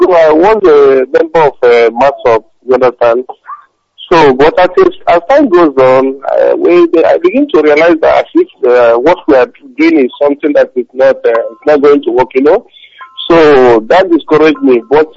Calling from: Abidjan, Côte d’Ivoire; I'm calling from Cote d'Ivoire, Abidjan.

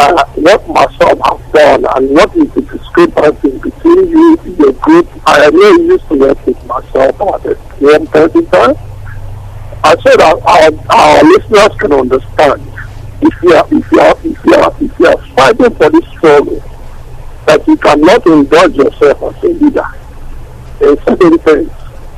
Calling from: Toronto, Ontario, Canada; I'm calling from Toronto.

